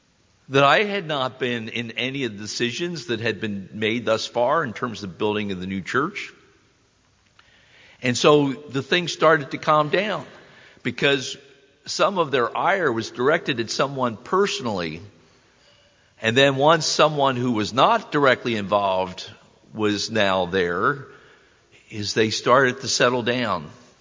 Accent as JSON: {"language": "English", "town": "Haddonfield", "region": "New Jersey", "country": "United States", "tie": "born or raised there", "said": "I grew up in the Haddonfield branch in New Jersey"}